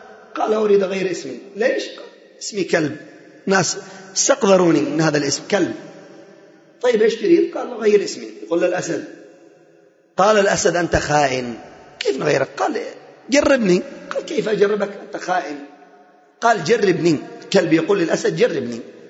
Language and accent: Arabic; Yemen; فوالله وتالله وبالله أن الأعداء لا يخافون من الألوية الذي عندنا في اليمن